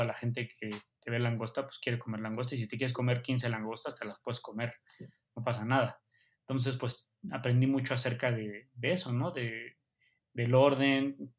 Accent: Mexico; a pesar de que había estudiado aquí en México, y te lo platicaba en un principio, pues, como mexicano, pues son los sabores que aprendes en casa.

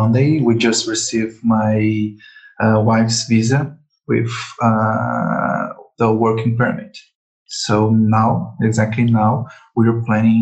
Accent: Brazil; English is a second language; I'm 37 from Brazil. I'm married and planning my move to Canada this exact moment.

